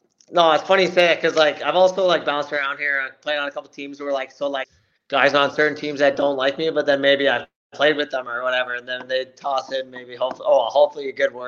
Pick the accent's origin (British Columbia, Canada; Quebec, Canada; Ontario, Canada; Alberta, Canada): Ontario, Canada; Belleville; I'm from Belleville here, which is 2 hours from Toronto